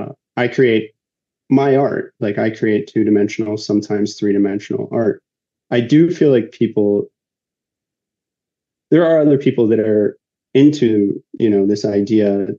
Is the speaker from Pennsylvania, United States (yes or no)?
yes; Pittsburgh, Pennsylvania, United States; born there; So like I said, I was born in Pittsburgh. I was like, you know, city kid.